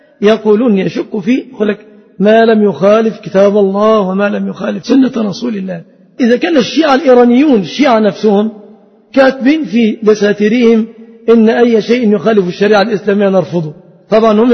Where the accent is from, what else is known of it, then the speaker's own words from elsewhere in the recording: Egypt; فأسأل الله أن يحفظ بلادنا مصر